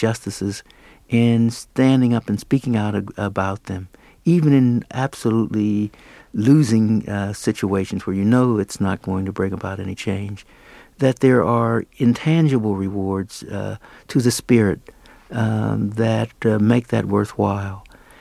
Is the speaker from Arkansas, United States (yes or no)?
no; Pittsburgh, Pennsylvania, United States; I went back to my hometown, Pittsburgh, and began working as the executive director of the NAACP.